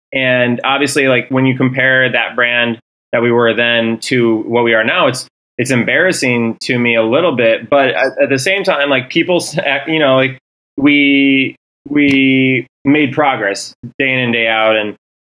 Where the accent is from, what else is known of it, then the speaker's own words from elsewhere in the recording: Flint, Michigan, United States; also born or lived in Chicago; We are headquartered in my hometown of Flint, Michigan.